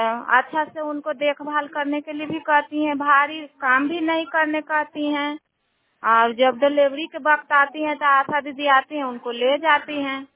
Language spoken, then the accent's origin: Hindi; Mahua Tar, India; मैं महुआ तर की रहने वाली हूँ, नगर नौसा महुआ तर।